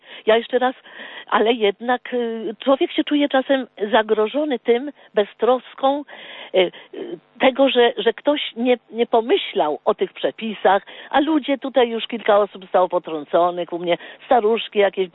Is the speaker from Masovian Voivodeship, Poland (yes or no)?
yes; Warsaw, Masovian Voivodeship, Poland; jestem z Warszawy